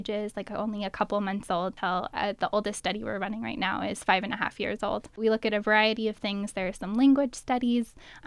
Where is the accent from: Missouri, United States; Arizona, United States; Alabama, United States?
Arizona, United States; Marana; Growing up in Marana, I really like country music. It just kind of goes with growing up there.